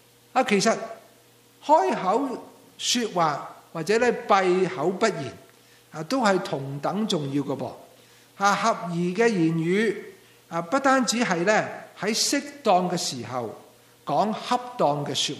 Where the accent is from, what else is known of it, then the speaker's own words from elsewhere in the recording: Hong Kong; 就系你唔出声，系我哋香港人有句说话